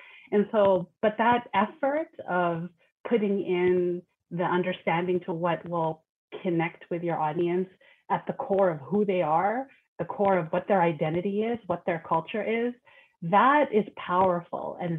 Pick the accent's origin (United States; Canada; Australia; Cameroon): Canada; inherent to my culture as a Filipina who grew up in Canada.